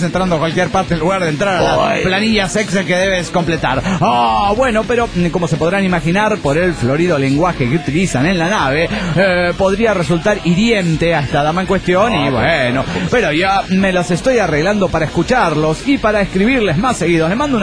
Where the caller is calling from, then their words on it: Caracas, Capital District, Venezuela; de Caracas, Venezuela.